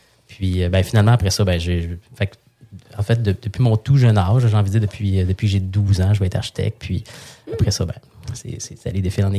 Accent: Saint-Hyacinthe, Quebec, Canada; moi, je viens de Saint-Hyacinthe, je viens d'une famille... J'ai envie de dire pas d'agriculteur, mais tu sais, Saint-Hyacinthe, c'est très agricole.

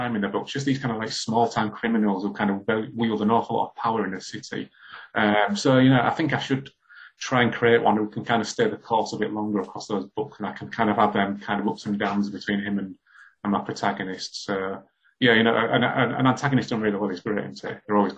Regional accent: Hull, Yorkshire and the Humber, United Kingdom; when I was growing up in Hull in the 80s, it wasn't particularly the type of city where you were encouraged to do artistic things.

